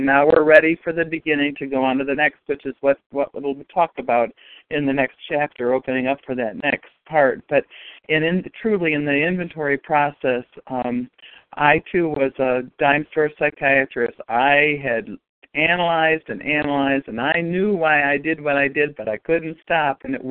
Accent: New York, United States; just for today, and I'm from Western New York.

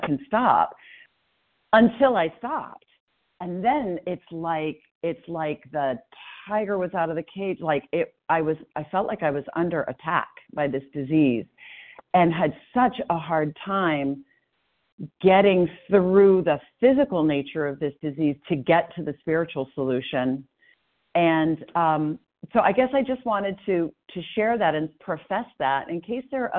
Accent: Portland, Maine, United States; I'm from Portland, Maine, and I'm a recovered compulsive overeater for today

